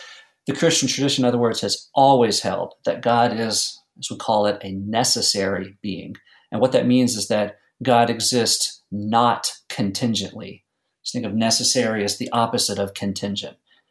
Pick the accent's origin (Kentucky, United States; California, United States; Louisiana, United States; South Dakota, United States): Louisiana, United States; I grew up in Louisiana, and every time we go home, my mother has a wonderful pot of red beans and rice waiting.